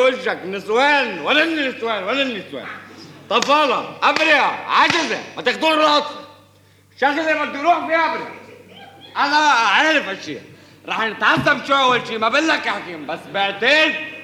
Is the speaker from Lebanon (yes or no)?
yes; Lebanon; انا انسان لبناني، لبناني عم بستجيب لضمير مخي